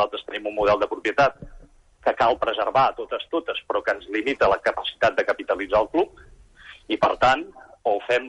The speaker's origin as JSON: {"language": "Catalan", "town": "Granollers", "region": "Catalonia", "country": "Spain", "lives_now": "United Arab Emirates", "said": "Soc un català de Granollers, 45 anys"}